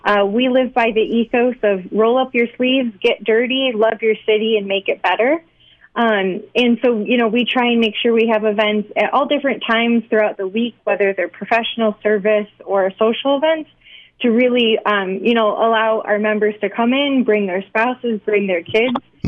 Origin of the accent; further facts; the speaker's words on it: Rochester, New York, United States; I am a Rochester native, born and grown. I grew up in Irondequoit and graduated from West Irondequoit.